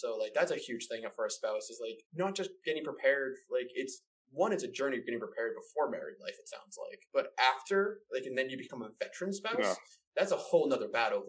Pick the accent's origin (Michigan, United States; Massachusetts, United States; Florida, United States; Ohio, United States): Massachusetts, United States; Boston